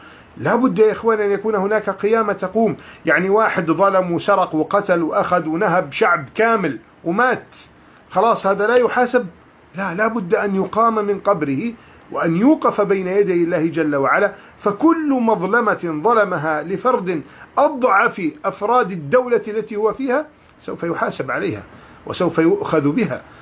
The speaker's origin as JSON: {"language": "Arabic", "country": "Egypt", "said": "وهناك كثير من الجدليات التي تنتشر في الإعلام خاصة عندنا في مصر في بلدنا"}